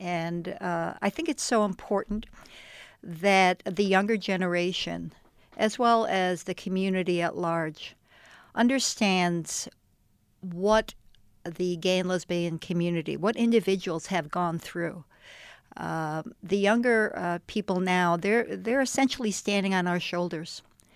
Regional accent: Huntington, New York, United States; I grew up on Long Island, mm-hmm. Huntington, Long Island.

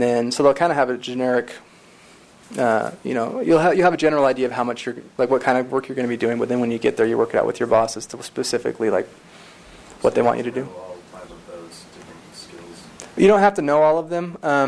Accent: Utah, United States; So I ended up in Tijuana because I'm from Utah, you know. It's, you know, like a day drive from here to there.

